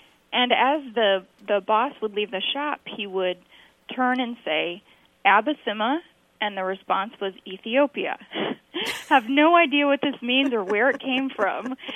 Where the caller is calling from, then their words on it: Indianapolis, Indiana, United States; I'm calling from Indianapolis.